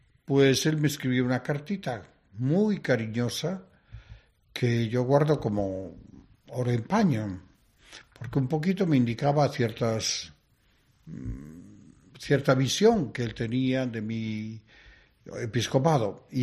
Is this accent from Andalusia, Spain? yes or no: no; Galicia, Spain; now in Extremadura, Spain; Me daba cuenta de que era el primer arzobispo extremeño, aunque gallego, pero extremeño, yo ahora mi tierra es Extremadura